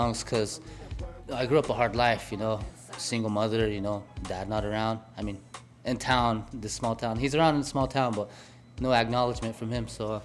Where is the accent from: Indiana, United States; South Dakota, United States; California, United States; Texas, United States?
South Dakota, United States; Manderson; I'm from Manderson, South Dakota, on the Pine Ridge Indian Reservation.